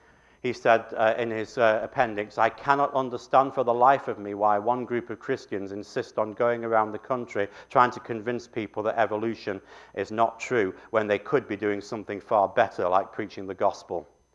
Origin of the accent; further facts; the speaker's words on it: England, United Kingdom; Because I'm English